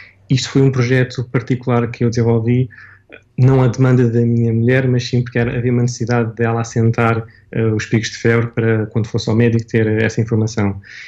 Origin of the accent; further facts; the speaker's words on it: Portugal; also born or lived in England; now in Dubai, United Arab Emirates; eu venho de Portugal, que não é tão avançado, para Inglaterra